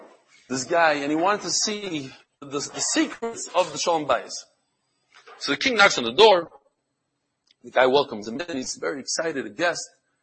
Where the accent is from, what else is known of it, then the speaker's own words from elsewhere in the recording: New York, United States; I'm from New York, so this, so a garbage bag is where they disposed of bike parts in New York, the mafia.